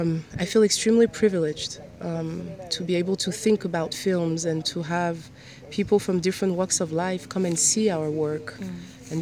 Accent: Iran; because I grew up in Iran during the 90s

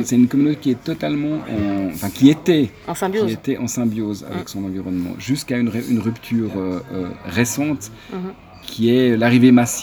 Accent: Switzerland; C'était le fait de dire, on vient de Suisse

